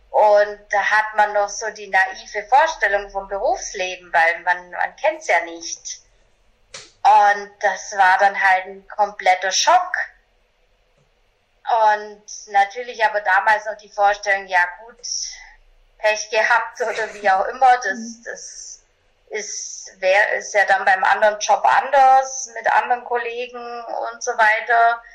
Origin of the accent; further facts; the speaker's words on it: Bavaria, Germany; born there; ich bin 1982 in einem kleinen Dorf in Bayern geboren und habe eben so ganz normale Laufbahn gemacht